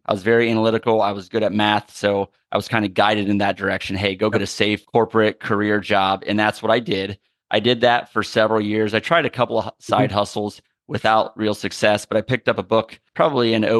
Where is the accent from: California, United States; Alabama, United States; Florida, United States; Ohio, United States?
Ohio, United States; I'm from Ohio, married to my wife, Marsha.